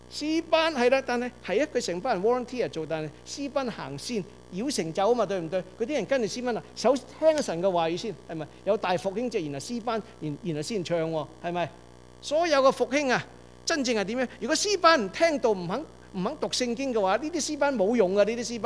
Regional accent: Hong Kong; first language Cantonese; 我們廣東話有一句就不知道，現在的人可能沒用，我小時候經常叫借艇割禾

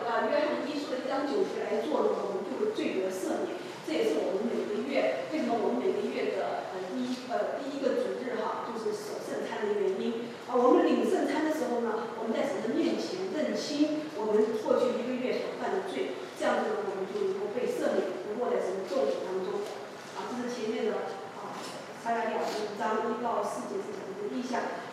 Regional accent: China; 其实呢就有点像我们中国人以前用的那个斗

